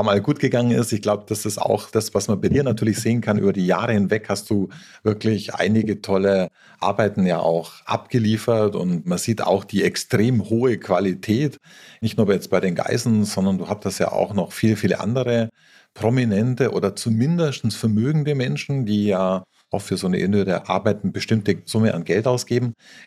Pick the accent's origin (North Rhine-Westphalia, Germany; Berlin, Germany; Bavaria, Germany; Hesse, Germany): Bavaria, Germany; now in Dubai, United Arab Emirates; mit meinem Heimatland Deutschland, Bayern verbunden bin, keine Frage. Ich fahre auch immer wieder gern heim, aber wenn ich ein paar Wochen in Deutschland bin, fahre ich auch gern wieder heim nach Dubai